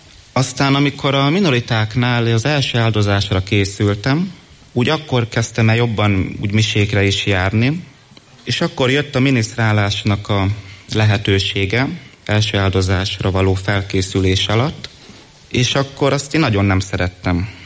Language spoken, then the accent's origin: Hungarian; Miskolc, Borsod-Abaúj-Zemplén, Hungary; 18 éves vagyok, Miskolcon élek és születtem is.